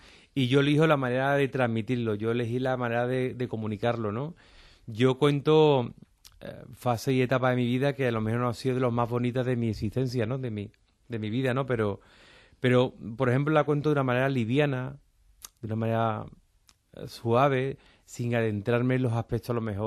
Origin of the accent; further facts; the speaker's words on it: Seville, Andalusia, Spain; La etapa de mi infancia en Triana, en Sevilla, con mis abuelos